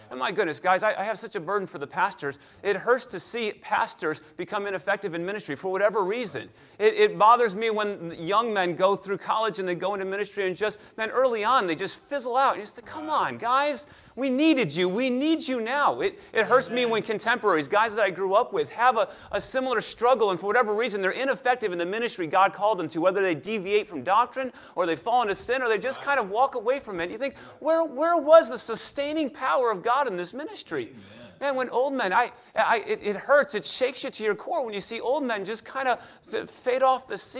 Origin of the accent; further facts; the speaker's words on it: Chicago, Illinois, United States; moved away as an adult; also born or lived in Texas; now in Kansas, United States; So born and raised in Chicago, lived in Texas for 11 years, and now in Kansas for two.